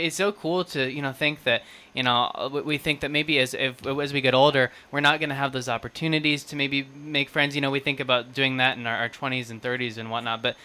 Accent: Wichita, Kansas, United States; You know, I grew up in Wichita, always kind of been interested in Southeast Kansas, ended up coming down here.

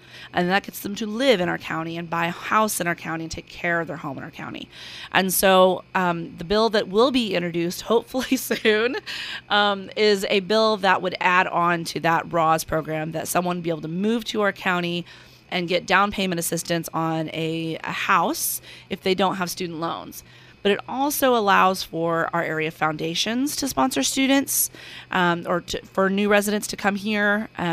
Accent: Kansas, United States; now in Kansas City, United States; I came from a teeny tiny town out in western Kansas. So this is my hometown now. I've lived here for so long.

